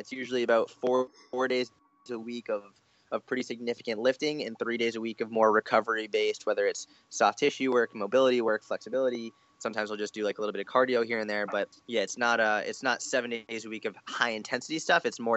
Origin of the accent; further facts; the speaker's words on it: Boston, Massachusetts, United States; And then from there, I'm originally from Boston. So I was in Boston for a little bit, and then I ended up moving to Israel for a little bit just because I love it there and I was able to work from my computer.